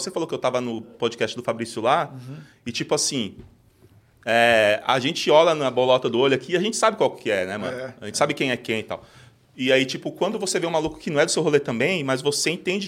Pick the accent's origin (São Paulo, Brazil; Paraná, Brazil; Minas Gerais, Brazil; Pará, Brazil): São Paulo, Brazil; Osasco; Sou de Osasco, virei a esquina, tem uma faixa ali.